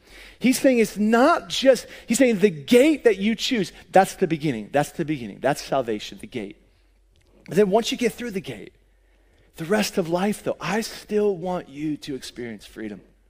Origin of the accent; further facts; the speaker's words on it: Pennsylvania, United States; I grew up outside of Philadelphia, PA.